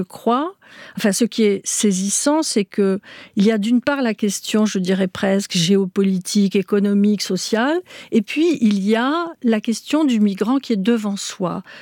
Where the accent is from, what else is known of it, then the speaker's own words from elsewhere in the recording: Tunisia; born there; moi, je suis née en Tunisie, mon père est né en Tunisie, ma grand-mère, je crois, est née en Tunisie aussi. Donc voilà, la Sicile, c'était vraiment une origine très lointaine.